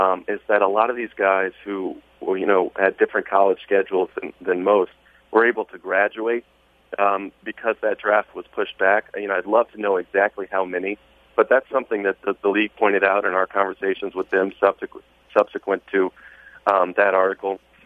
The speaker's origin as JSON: {"language": "English", "town": "Chicago", "region": "Illinois", "country": "United States", "tie": "born or raised there", "said": "the only bonus is that they might move the draft to my hometown of Chicago"}